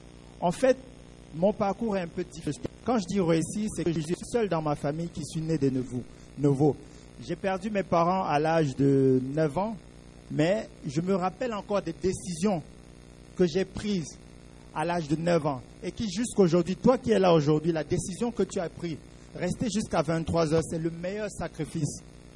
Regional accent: Cameroon; now in Benin; J'ai commencé à vendre des t-shirts au marché central de mon pays, au Cameroun. Maintenant, je suis béninois, par la grâce de Dieu, puisque j'ai pris une béninoise

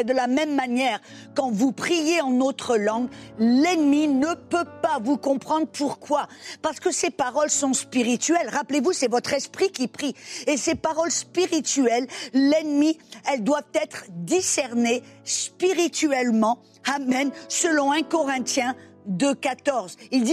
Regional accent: Southern France, France; moved away as an adult; also born or lived in United States; Je suis française d'origine, je suis née, j'ai grandi dans le sud de la France. Mais le Seigneur m'a transplantée pour aller aux États-Unis pour être formée.

